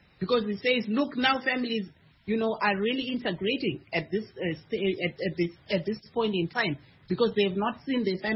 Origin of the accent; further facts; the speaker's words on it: Chipinge, Manicaland, Zimbabwe; I'm from Chipinge, so we have that similar dance